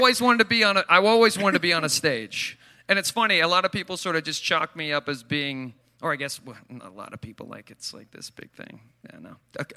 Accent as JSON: {"language": "English", "town": "Stillwater", "region": "Oklahoma", "country": "United States", "said": "I'm from Stillwater, Oklahoma, so I got on a stage because I loved the way it made me feel, and then there was this really shitty band in my local town"}